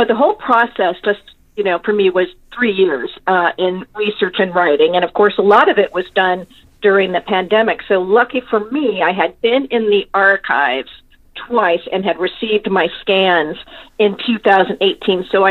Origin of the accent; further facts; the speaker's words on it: California, United States; I grew up in the San Fernando Valley.